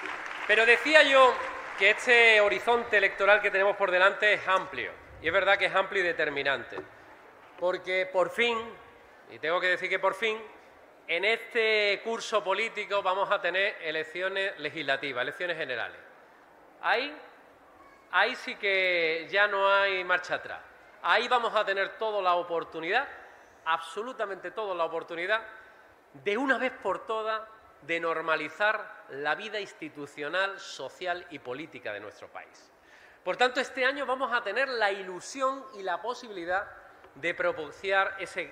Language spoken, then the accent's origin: Spanish; Alhaurín el Grande, Andalusia, Spain; No sé empezar un curso político sin estar en mi pueblo, en mis raíces, en Alaurín el Grande.